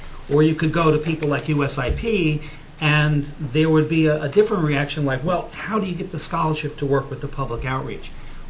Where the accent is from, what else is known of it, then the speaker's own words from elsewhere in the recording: New York City, New York, United States; I'm a New Yorker, and it's bad enough being an American where we think there's a solution to every problem.